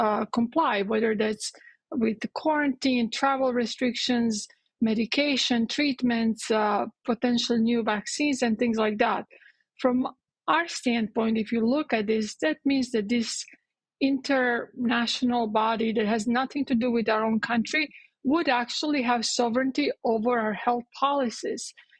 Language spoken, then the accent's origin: English; Croatia; now in United States; I'm from Croatia, I was born in Croatia, and I live in the United States. I went to medical school here.